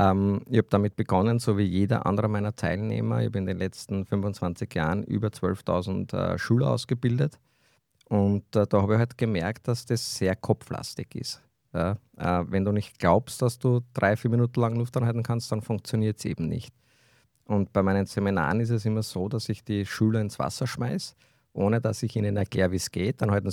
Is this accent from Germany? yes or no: no; Lower Austria, Austria; Ja, ich komme aus Niederösterreich. Also wir haben jetzt nicht so viele Zugänge zum Meer